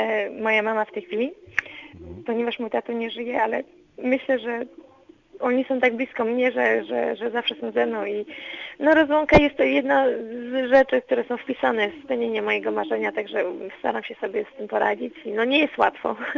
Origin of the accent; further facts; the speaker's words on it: Ustka, Pomeranian Voivodeship, Poland; jestem z Ustki, z pięknego nadmorskiego miasta, ja tam zaczęłam żeglować mając chyba około 10 lat.